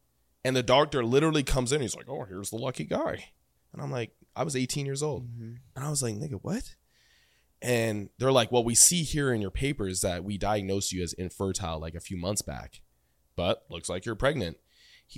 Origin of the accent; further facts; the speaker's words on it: Canada; I come from Canada